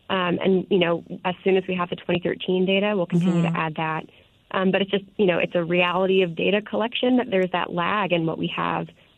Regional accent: Seattle, Washington, United States; I'm from Seattle, so the South King County suburbs immediately to the south of the city have done some pretty great work

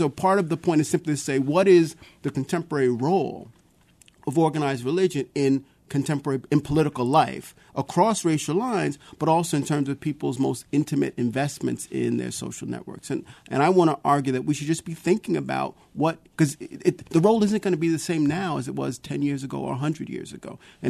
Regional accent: Brooklyn, New York, United States; We were really intensely in Seventh-day Adventism growing up in Brooklyn, New York.

